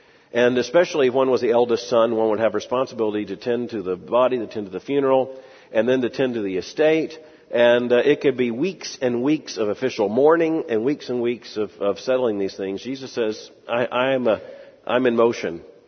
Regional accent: Florida, United States; I grew up in South Florida. Boating was very much a part of my life.

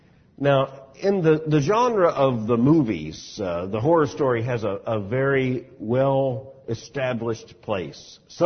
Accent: Florida, United States; Again, growing up in Florida, this was a very real concern.

